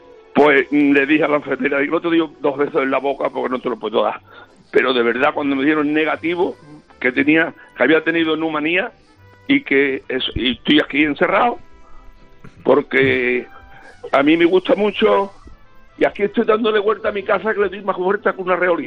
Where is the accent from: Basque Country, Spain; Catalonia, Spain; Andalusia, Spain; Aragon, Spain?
Andalusia, Spain; Écija; moved away as an adult; now in Madrid, Spain; Soy de Écija, pero me vine a Madrid en el 50... Tengo 84 años, aquí donde me ve.